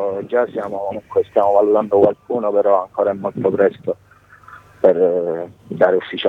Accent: Barcellona Pozzo di Gotto, Sicily, Italy; sai, io sono di Barcellona, ho sempre girato intorno alla pallacanestro barcellonese

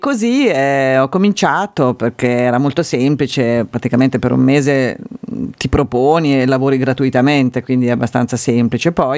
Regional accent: Marotta, Marche, Italy; Marotta, in provincia di Pesaro e Urbino, sono cresciuta lì e quindi cercavano una corrispondente per il mio paese

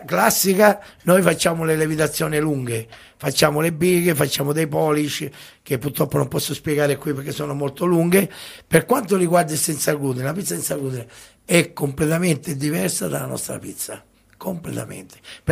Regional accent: Barcellona Pozzo di Gotto, Sicily, Italy; La cosa che volevo specificare è che sono di Barcellona, Messina.

